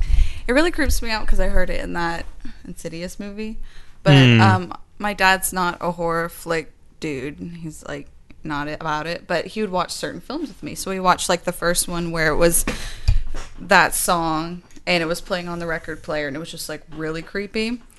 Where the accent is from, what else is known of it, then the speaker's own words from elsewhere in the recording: Winter Haven, Florida, United States; I'm from Florida, Central Florida. It was actually Winter Haven, which is like 30 minutes away from Orlando and Tampa, so nobody ever cares about it.